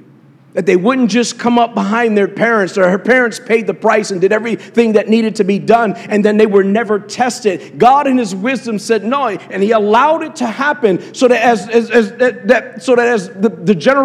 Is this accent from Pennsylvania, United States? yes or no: yes; Harrisburg, Pennsylvania, United States; I was raised in Harrisburg, Pennsylvania. Some of you guys don't even know about Pennsylvania and definitely don't know about Harrisburg.